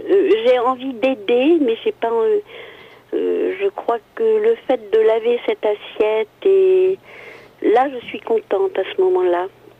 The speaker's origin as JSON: {"language": "French", "country": "Morocco", "tie": "born there", "said": "parce que je suis née au Maroc"}